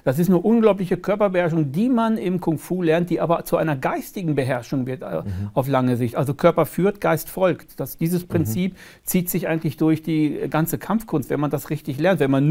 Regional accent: Gütersloh, North Rhine-Westphalia, Germany; ich komme aus Gütersloh, bin ich groß geworden

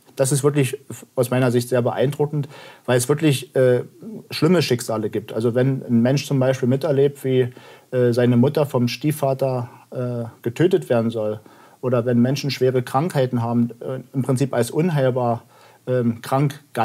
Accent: Senftenberg, Brandenburg, Germany; in Senftenberg, meiner Heimatstadt, aufgewachsen ist

